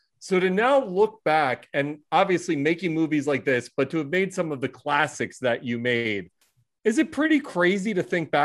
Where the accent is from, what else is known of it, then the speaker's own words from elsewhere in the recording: Philadelphia, Pennsylvania, United States; So by the way, I'm originally from Philly and okay.